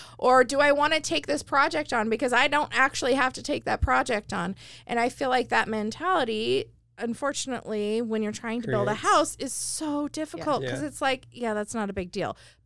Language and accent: English; Sammamish, Washington, United States; I was raised in Sammamish before it had a name. It was just unincorporated King County.